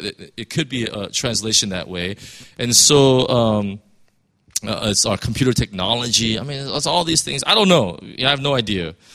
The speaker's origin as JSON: {"language": "English", "country": "United States", "said": "as an American, if you really understand what the framers of the Constitution were really talking about"}